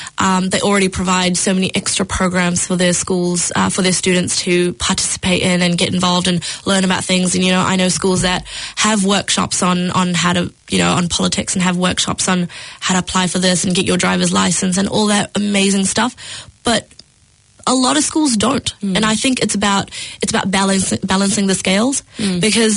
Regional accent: New Zealand; growing up in New Zealand, I have sort of grown up with nature around me, hikes on the weekend and swims at the beach and just, being in outdoors all the time.

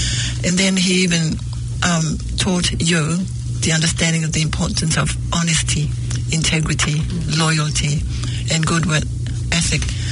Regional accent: Samoa; I was brought up in Samoa in a very strict upbringing.

